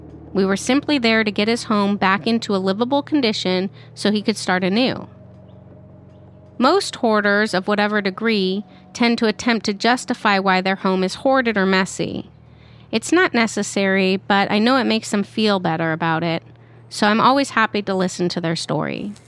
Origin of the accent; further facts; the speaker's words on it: Hollywood, California, United States; Growing up in Hollywood and now being a crime scene cleaner, I've seen a lot of things